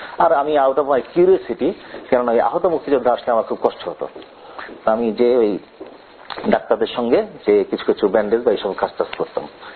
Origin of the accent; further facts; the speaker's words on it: Bangladesh; স্বাধীন বাংলাদেশে আমি তো পাকিস্তানি ছিলাম, আমরা পাকিস্তানি ছিলাম, পাকিস্তানি পরে আমরা বাংলাদেশি হলাম